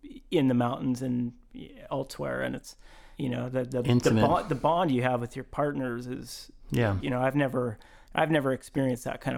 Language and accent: English; Alaska, United States; Charlie was always someone I looked up to and tried to emulate as a young alpinist growing up in Alaska.